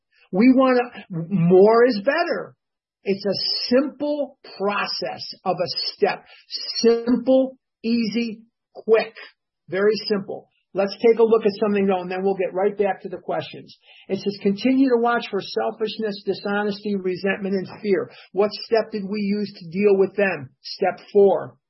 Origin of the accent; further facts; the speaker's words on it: Chicago, Illinois, United States; I'm from Chicago, and if you've ever seen the movie The Goodbye Girl